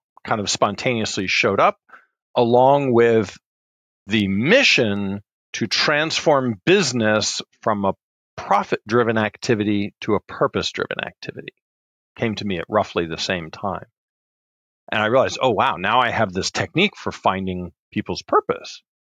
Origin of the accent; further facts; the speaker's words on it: New York City, New York, United States; I grew up in New York City and thinking, where the hell are we going now?